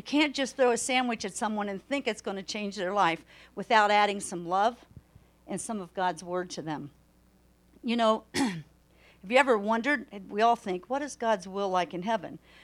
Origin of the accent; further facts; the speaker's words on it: Dayton, Ohio, United States; I'm from Dayton, Ohio, and in 74, when I got saved, Dayton, Ohio was a thriving city.